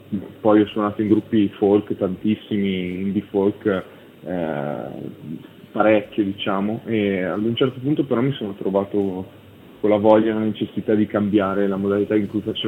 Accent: Lodi, Lombardy, Italy; Io sono di Lodi, di Lodi, a poca distanza da Milano, diciamo.

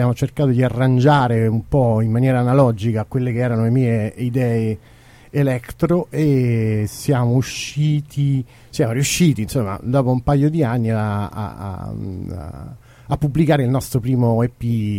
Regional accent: Palestrina, Lazio, Italy; la nostra piccola cittadina. Tra l'altro non siamo tutti di Palestrina

